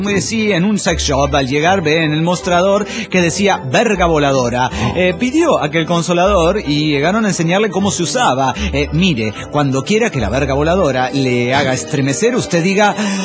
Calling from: La Paz, Bolivia; de La Paz, Bolivia.

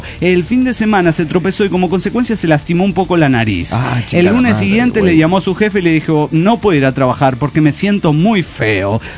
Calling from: Mexico City, Mexico; del Distrito Federal.

